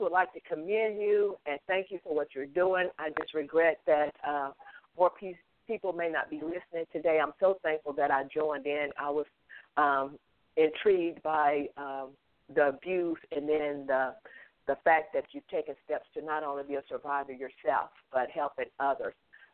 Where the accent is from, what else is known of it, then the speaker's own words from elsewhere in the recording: Mississippi, United States; You know, I'm from Mississippi, and so many times I've seen over and over where families don't even have insurance to bury their loved ones.